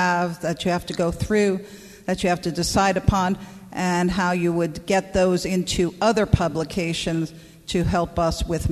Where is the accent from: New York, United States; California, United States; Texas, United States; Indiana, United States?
California, United States; from California.